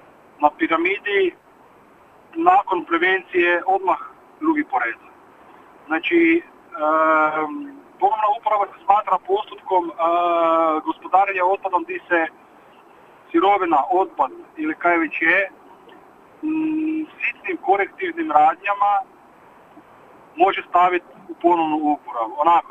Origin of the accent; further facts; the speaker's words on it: Mursko Središće, Međimurje County, Croatia; star 44 godine, dolazim iz Murskog Središća, najsjevernijeg hrvatskog grada